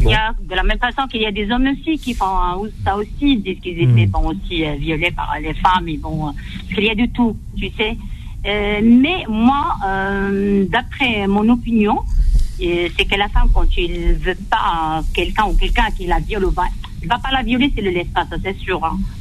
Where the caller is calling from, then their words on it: Melun, Île-de-France, France; Oui, je suis de Melun.